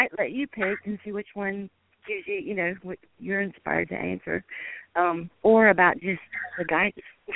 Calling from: Georgia, United States; I'm calling from Georgia.

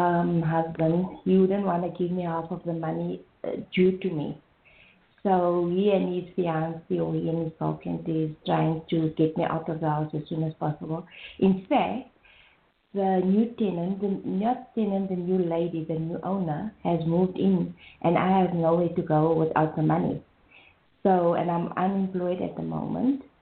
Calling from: South Africa; from South Africa.

